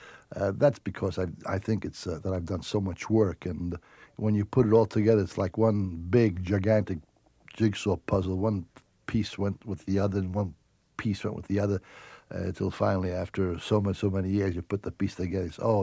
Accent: Brooklyn, New York, United States; As I said, being an Italian all my life, as a child, I grew up in Brooklyn, and we never went to ball games.

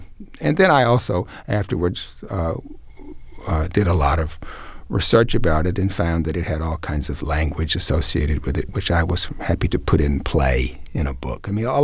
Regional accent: Mississippi, United States; also born or lived in Arkansas; So I think I grew up in Mississippi and Arkansas with a very vivid sense of people passing on.

